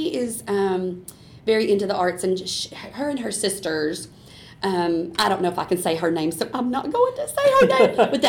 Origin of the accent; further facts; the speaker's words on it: Knoxville, Tennessee, United States; I'm from Knoxville, born, raised, you know, all over the place, east-west Knoxville.